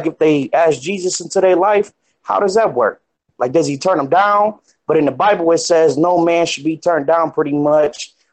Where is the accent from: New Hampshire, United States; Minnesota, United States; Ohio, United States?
Ohio, United States; Akron; Akron, Ohio.